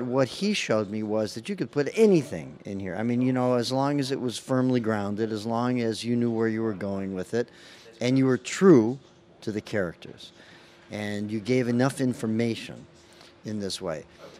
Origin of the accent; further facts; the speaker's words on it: Chicago, Illinois, United States; also born or lived in Deep South, United States; I grew up equally in the Deep South and in the North, in Chicago.